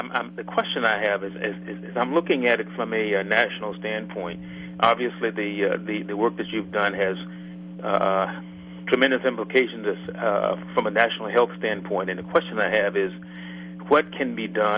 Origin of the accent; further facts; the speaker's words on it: Baltimore, Maryland, United States; Dr. Moskowitz … from Baltimore, Maryland.